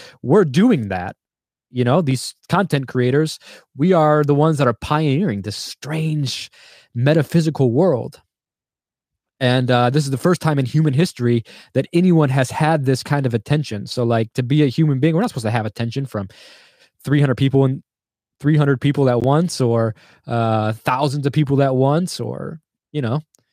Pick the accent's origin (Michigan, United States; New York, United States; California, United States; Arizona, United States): Michigan, United States; Detroit; I grew up in Detroit and I've had all these things I've gone through